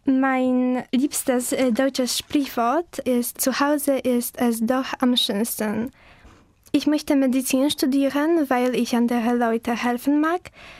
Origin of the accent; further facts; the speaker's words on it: Poland; German is a second language; Ich komme aus Polen. Ich bin im Jahr 2000 geboren.